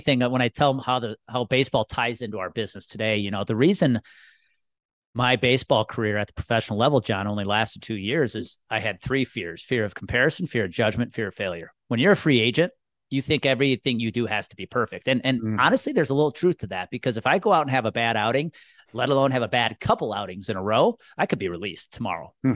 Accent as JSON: {"language": "English", "town": "Milwaukee", "region": "Wisconsin", "country": "United States", "tie": "born or raised there", "said": "I grew up 30 miles outside of Milwaukee."}